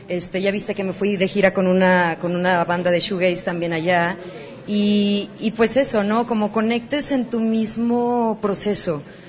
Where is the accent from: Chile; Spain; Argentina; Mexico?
Mexico; Guadalajara, Jalisco; aquí es mi ciudad natal